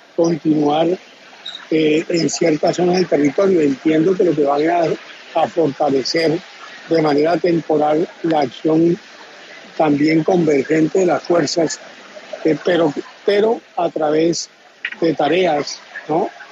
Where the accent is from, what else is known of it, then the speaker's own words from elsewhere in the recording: Colombia; yo como colombiano que pienso en la seguridad